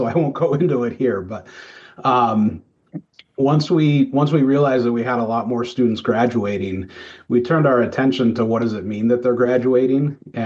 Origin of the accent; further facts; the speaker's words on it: Colorado, United States; But, you know, I also grew up in a suburb of Denver and was really just